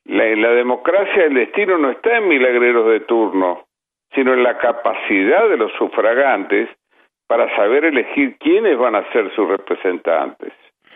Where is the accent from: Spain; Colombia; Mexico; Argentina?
Argentina; Meterme como argentino en un problema de candidaturas dentro es meter las manos en el fuego.